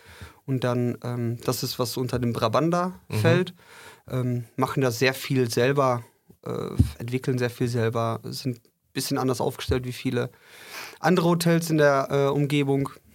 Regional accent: Winterberg, North Rhine-Westphalia, Germany; born there; geboren hier in Winterberg, zwar Holländer, aber trotzdem geboren hier in Winterberg, hab noch 3 Geschwister. Meine Eltern sind vor 37 Jahren hier nach Winterberg gekommen.

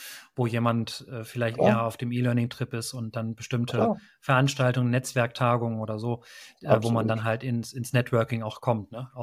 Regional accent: Lower Saxony, Germany; Ich würde gerne noch eine Sache als Niedersachse zum Freien Verband klarstellen.

